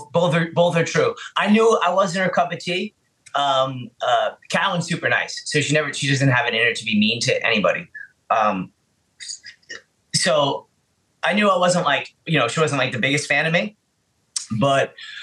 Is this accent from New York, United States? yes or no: yes; Bronx, New York, United States; Like he's from Philly, I'm from the Bronx.